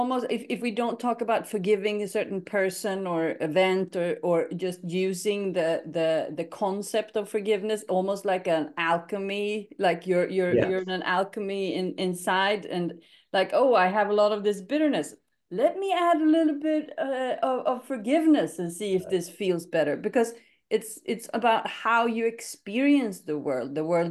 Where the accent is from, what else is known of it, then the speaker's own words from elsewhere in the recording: Sweden; I'm from Sweden. We're not allowed to say that.